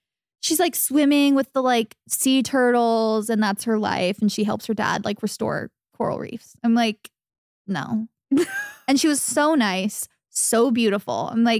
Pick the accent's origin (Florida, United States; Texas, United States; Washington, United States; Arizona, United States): Arizona, United States; As a little girl growing up in Arizona, wanting to be that girl so bad, like just a beach girl.